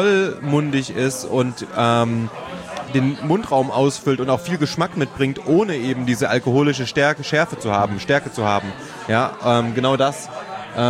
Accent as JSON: {"language": "German", "region": "Thuringia", "country": "Germany", "said": "Ich komme ja aus Thüringen. In Thüringen gibt es die Backfrauen."}